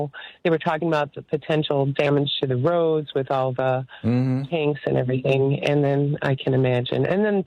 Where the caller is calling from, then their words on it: Milwaukee, Wisconsin, United States; I'm calling from Milwaukee.